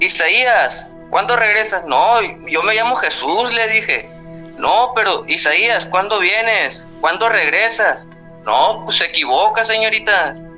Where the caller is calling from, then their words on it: Hermosillo, Sonora, Mexico; de Hermosillo otra vez.